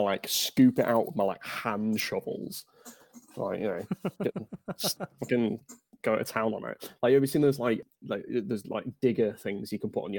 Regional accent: Southampton, South East England, United Kingdom; I'm really coming from Southampton.

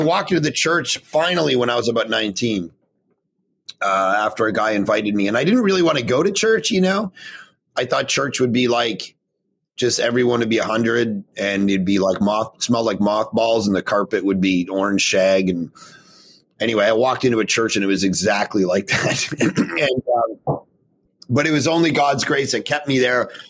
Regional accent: Ontario, Canada; I grew up just outside of Toronto in a non-Christian home, pretty skeptical home, actually.

